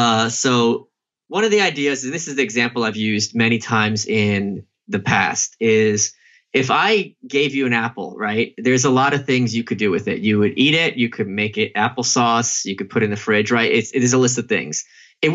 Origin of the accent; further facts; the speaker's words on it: Brooklyn, New York, United States; also born or lived in Lviv, Ukraine; I was born in Lvov, Ukraine, Soviet Union, which is where Mises is from, and which is where Masoch of Masochism is from. We moved here to the States, to Brooklyn, when I was about 1.5 or 2, Bensonhurst specifically, and I stayed there until about, 10 years of age.